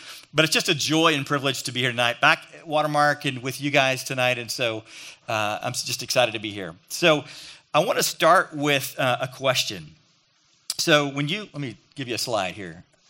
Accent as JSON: {"language": "English", "region": "Oklahoma", "country": "United States", "tie": "born or raised there", "said": "And my dad had a saying, I grew up in Oklahoma"}